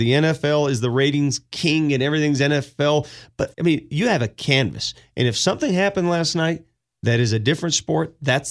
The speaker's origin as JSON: {"language": "English", "region": "East Coast", "country": "United States", "accent": "Italian", "first_language": "Italian", "second_language": "English", "said": "I was from the East Coast. They thought I was a New Yorker."}